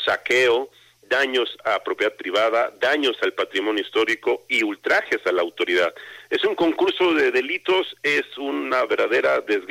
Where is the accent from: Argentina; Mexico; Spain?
Mexico; debo decirte como mexicano, como litigante